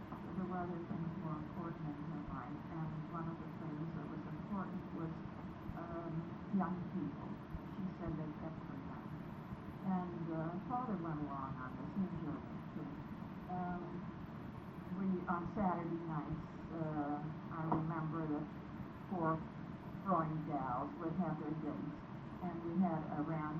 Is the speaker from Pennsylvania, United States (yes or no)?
yes; Beaver, Pennsylvania, United States; born there; I was born in Beaver down the river, down the river.